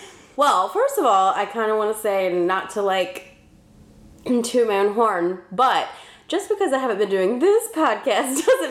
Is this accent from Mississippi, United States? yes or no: yes; Mississippi, United States; this is a second season that they did on Curtis Flowers for my home state of Mississippi.